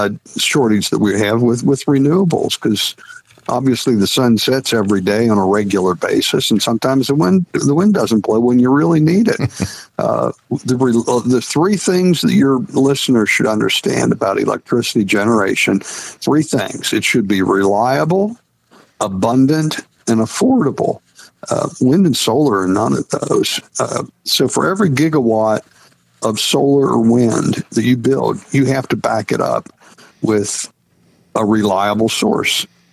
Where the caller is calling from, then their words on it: Florida, United States; I'm calling you from Florida right now.